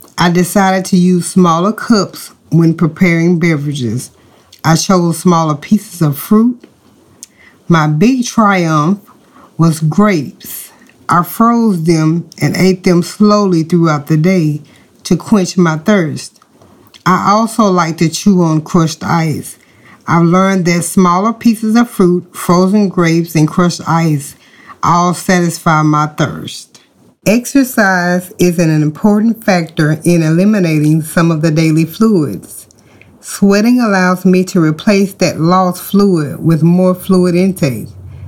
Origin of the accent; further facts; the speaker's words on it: the South, United States; I grew up in the South, and down here we love salt.